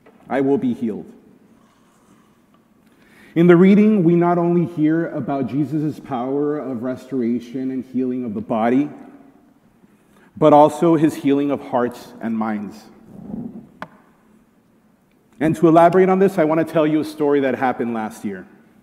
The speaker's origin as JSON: {"language": "English", "town": "El Paso", "region": "Texas", "country": "United States", "tie": "born or raised there", "said": "As some of you know, I grew up in Far West Texas. That's the part of Texas that's more Mexico than Texas."}